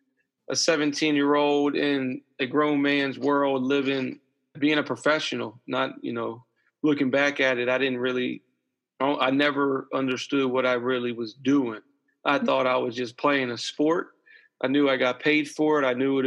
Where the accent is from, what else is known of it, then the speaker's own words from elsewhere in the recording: Bowie, Maryland, United States; now in Glen Burnie, United States; I was born and raised in Bowie, Maryland, just outside of D.C. Now currently live in Glen Burnie, which is just outside of Baltimore, so I'm not too far from my birthplace.